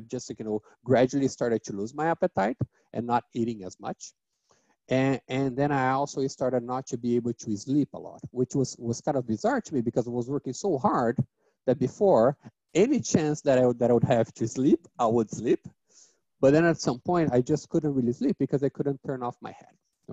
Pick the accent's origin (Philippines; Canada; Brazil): Brazil; But, you know, I'm actually from Brazil.